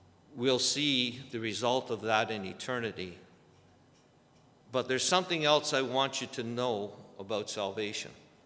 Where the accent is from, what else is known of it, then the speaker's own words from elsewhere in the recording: Toronto, Ontario, Canada; I come from Ontario, Toronto